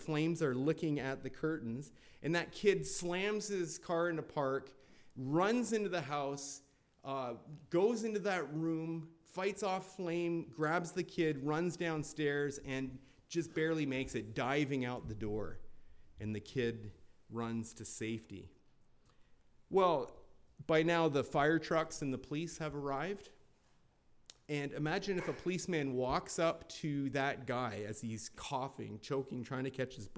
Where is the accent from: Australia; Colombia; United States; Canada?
Canada; Binbrook, Ontario; to work as an apprentice in a plumbing company in my hometown of Bimbrook, Ontario.